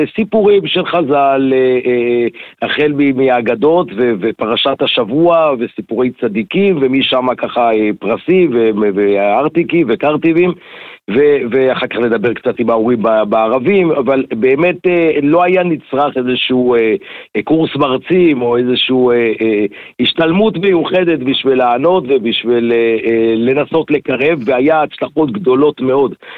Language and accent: Hebrew; Jerusalem, Jerusalem District, Israel; now in Hadera, Israel; אני גדלתי בירושלים, רוב שנותיי ברמות.